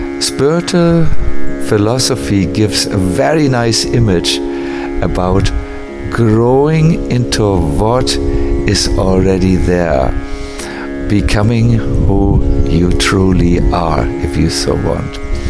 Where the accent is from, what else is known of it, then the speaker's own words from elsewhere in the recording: Germany; accent: German; English is a second language; I see some of you still struggling to understand my German accent, which is very pronounced, I know.